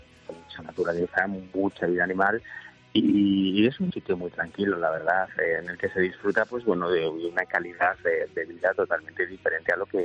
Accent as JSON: {"language": "Spanish", "region": "Basque Country", "country": "Spain", "said": "Bueno, yo soy vasco y bueno, lo voy a pasar en San Sebastián"}